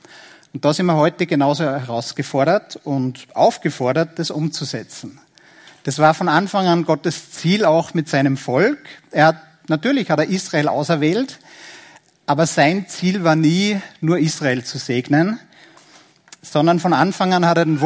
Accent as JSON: {"language": "German", "country": "Austria", "said": "Da sind wir gerade als Österreicher oft ein bisschen herausgefordert"}